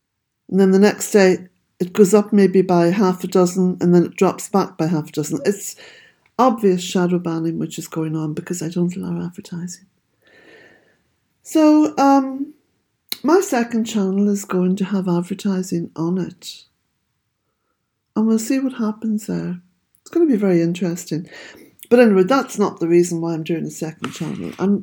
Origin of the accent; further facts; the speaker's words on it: Omagh, Northern Ireland, United Kingdom; So I was up in Omagh, which is my hometown, on Wednesday.